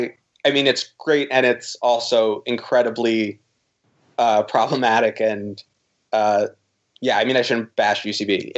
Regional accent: New York, United States; I grew up in Westchester, which is a suburb outside of Manhattan and New York City.

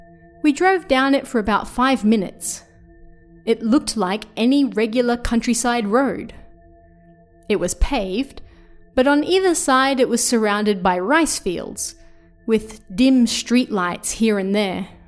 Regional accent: Australia; I'm Australian, so I'd never seen snow before Japan.

